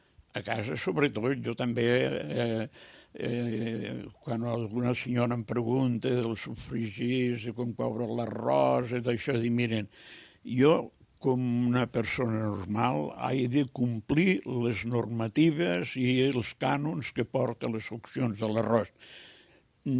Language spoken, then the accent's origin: Catalan; Lleida, Catalonia, Spain; jo, com que ja soc de Lleida, allà no és terra d'arròs, no era terra d'arròs